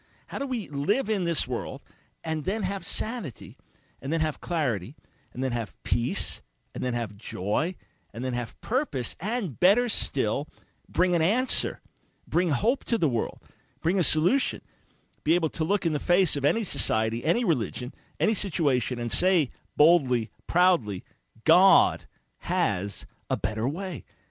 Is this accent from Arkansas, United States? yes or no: no; New York, United States; also born or lived in Maryland / Pensacola; now in Charlotte, United States; Look, I'm a New Yorker. Originally from New York, then family and I spent 9 years outside of the D.C. area in Maryland, and then 7 years in Pensacola. But our roots are much more in New York than after that in Maryland.